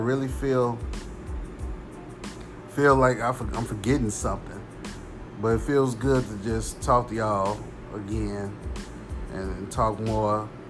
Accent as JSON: {"language": "English", "town": "Chicago", "region": "Illinois", "country": "United States", "said": "I'm from Chicago, and I've seen a lot of that."}